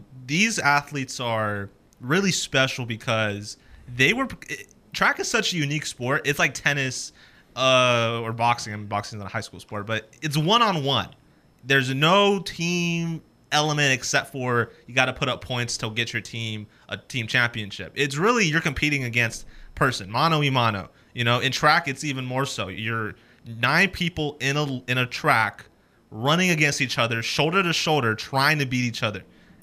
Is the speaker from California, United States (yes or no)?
yes; Fresno, California, United States; Maybe it's because I'm from Fresno